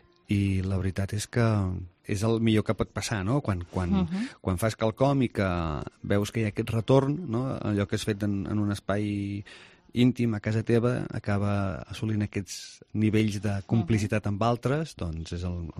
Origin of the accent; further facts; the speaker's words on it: Tarragona, Catalonia, Spain; born there; Vaig néixer a Tarragona.